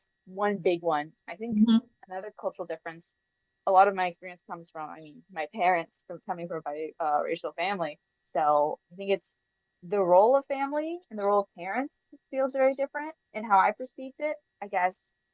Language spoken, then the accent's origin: English; United States; one of the main cultural differences I've seen through just learning Mandarin and growing up in America is, how do I say it, social etiquette.